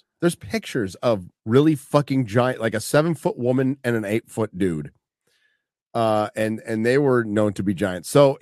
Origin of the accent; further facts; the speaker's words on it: Encinitas, California, United States; I grew up in Encinitas, but a place called La Costa.